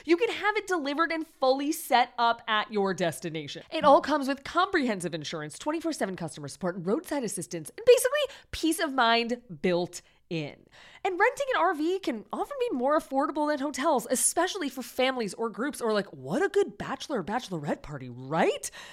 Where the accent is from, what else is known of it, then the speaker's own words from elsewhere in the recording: Midwest, United States; It was a really life-changing moment for me because I'm from the Midwest.